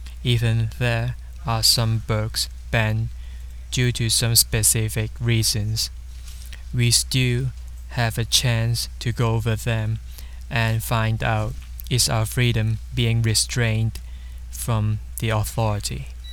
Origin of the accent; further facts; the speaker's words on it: Hong Kong; English is a second language; Hello everyone … I am from Hong Kong, China.